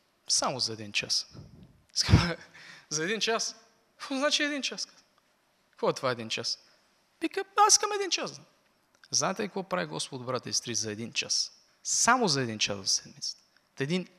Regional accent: Vidin, Vidin Province, Bulgaria; От моя роден град във Видин.

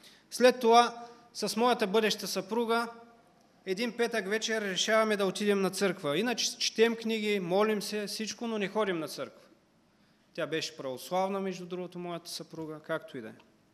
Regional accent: Kazanlak, Stara Zagora Province, Bulgaria; also born or lived in Svishtov; Аз съм родом от Казанлък. Когато си отидях в Казанлък, от време на време ходях на църква. Моите родители ме дърпаха за ръкава да отида на църква.

